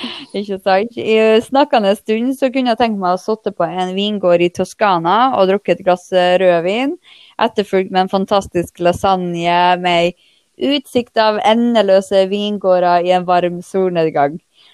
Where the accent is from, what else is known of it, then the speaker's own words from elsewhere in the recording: Tromsø, Troms, Norway; Ja, jeg er nå fra Tromsø.